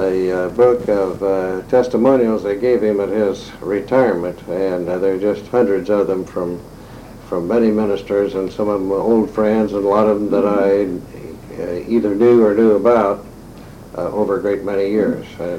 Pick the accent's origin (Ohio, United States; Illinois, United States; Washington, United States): Illinois, United States; Delavan; born there; also born or lived in Mason City / Clinton; Well, I was born in Delavan, Illinois, I won't say when. Lived there a couple of years, and there, my father being a Methodist minister, we moved pretty frequently. We moved to Mason City, Illinois